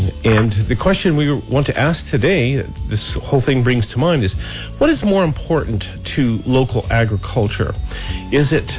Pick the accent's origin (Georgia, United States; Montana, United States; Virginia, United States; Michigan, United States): Montana, United States; Billings; My hometown of Billings, Montana is, you know, the downtown, which was neglected, is now being rejuvenated by this wonderful farmers market